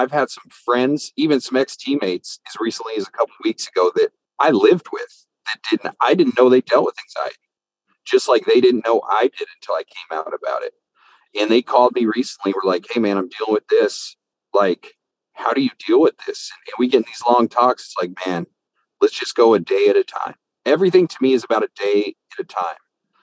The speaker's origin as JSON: {"language": "English", "town": "Missoula", "region": "Montana", "country": "United States", "tie": "born there", "also_born_or_lived": "Las Vegas", "said": "I was born in Missoula, Montana, in a college town. I think now there's 125,000 people there. It's not very big."}